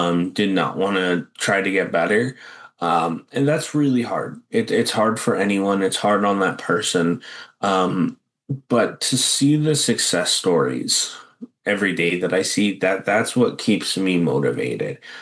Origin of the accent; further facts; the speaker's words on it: New Hampshire, United States; I grew up in New Hampshire.